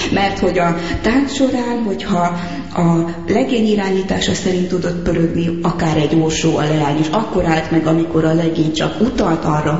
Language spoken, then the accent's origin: Hungarian; Corund, Harghita, Romania; olyan szerencsém van, hogy azért Korondon nőttem föl